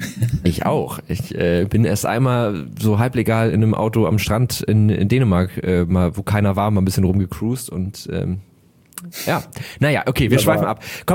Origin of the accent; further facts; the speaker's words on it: Hamburg, Germany; ich komme aus Hamburg